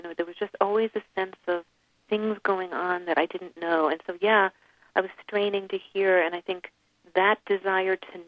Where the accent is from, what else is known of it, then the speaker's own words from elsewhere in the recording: New Jersey, United States; growing up, I grew up in New Jersey. I was raised in an Orthodox Jewish home.